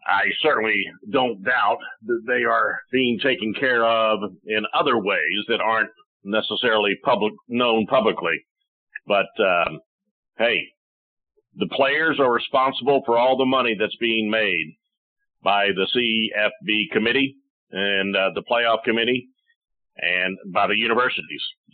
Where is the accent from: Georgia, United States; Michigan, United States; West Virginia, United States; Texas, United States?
Georgia, United States; Atlanta; then I went down to a place in my hometown of Atlanta, some new business called Cable News Network